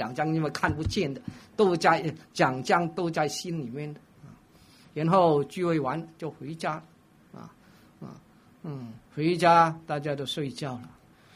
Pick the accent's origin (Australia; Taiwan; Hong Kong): Hong Kong; accent: Hong Kong; 啊，我在香港长大，所以我的普通话都是非常香港的啊。